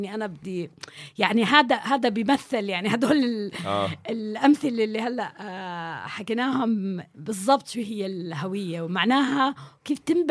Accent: Saudi Arabia; now in Jordan; لأنه تربيت بالسعودية

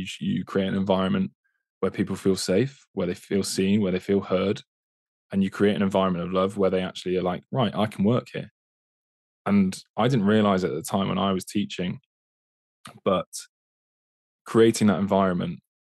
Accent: Oxford, South East England, United Kingdom; I'm from Oxford, and that's not even a small town. It's quite a reasonable sized city.

